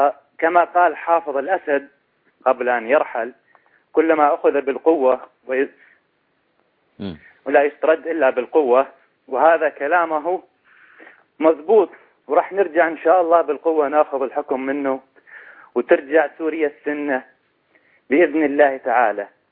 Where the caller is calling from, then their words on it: Greece; من اليونان.